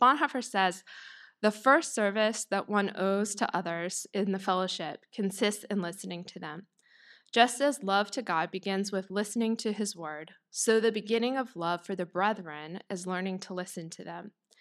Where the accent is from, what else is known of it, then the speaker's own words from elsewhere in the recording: United States; I think for me, as an American